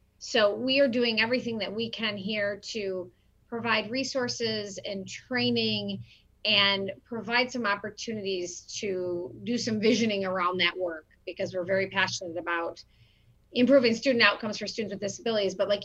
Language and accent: English; Michigan, United States; So I grew up actually on the Kent ISD campus, so it's really neat that I'm back here.